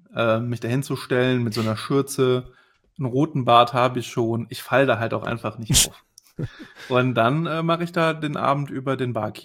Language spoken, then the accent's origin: German; Düsseldorf, North Rhine-Westphalia, Germany; Ja, ich meine, ich bin ja Düsseldorfer.